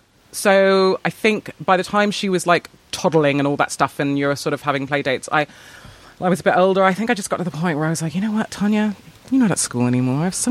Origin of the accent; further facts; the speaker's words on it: Canada; I'm from Canada. I'm not originally from here. I've come from a really kind of weird middle class background.